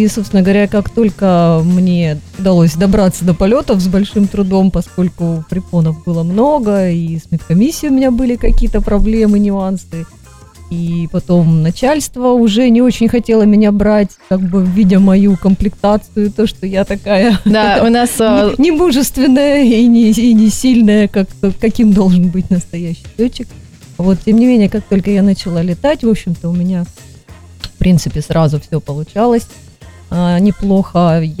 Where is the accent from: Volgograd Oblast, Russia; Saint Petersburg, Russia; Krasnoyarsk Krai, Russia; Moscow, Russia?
Krasnoyarsk Krai, Russia; Krasnoyarsk; Я росла в Красноярске, там у нас есть прекрасный скальный заповедник.